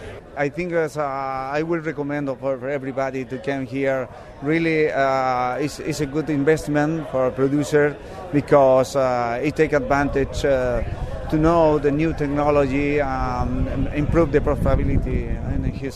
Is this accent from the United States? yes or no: no; Chile; English is a second language; I came from Chile. I work with pig producers in my country.